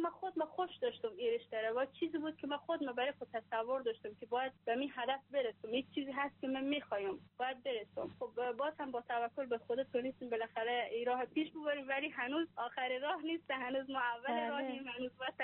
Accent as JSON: {"language": "Persian", "region": "Herat", "country": "Afghanistan", "tie": "born or raised there", "also_born_or_lived": "Daykundi", "lives_now": "Iran", "said": "از ولایت دایکنده سالتم و در هرات هم بزرگ شدم."}